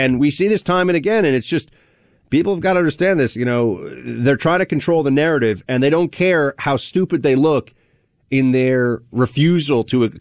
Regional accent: New York, United States; I'm a New Yorker who just learned about a town.

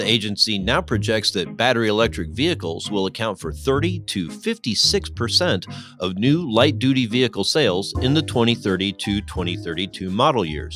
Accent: Iowa, United States; I mean, I grew up in Iowa and agricultural waste is a serious thing.

